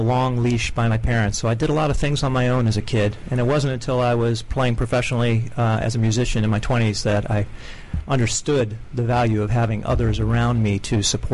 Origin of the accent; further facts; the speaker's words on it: Washington, District of Columbia, United States; I grew up in the Washington, D.C. music scene, which required a lot of DIY.